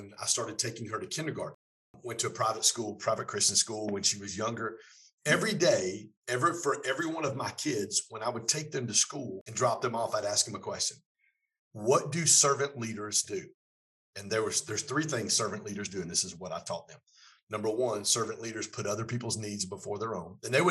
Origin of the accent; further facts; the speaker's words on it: Detroit, Michigan, United States; accent: mix of Detroit and Atlanta; also born or lived in Atlanta, Georgia; I have a mixture between Detroit, Michigan, where I grew up, and Atlanta, Georgia. Yeah. So I'm not sure if it's a northern accent or a country accent. Yeah. Probably more country because I spent about the last 30 some odd years in the South in Atlanta.